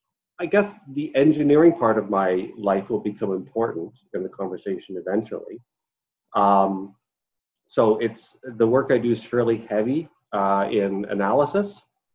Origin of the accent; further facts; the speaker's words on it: Ontario, Canada; So I'm a Canadian. I live in Toronto.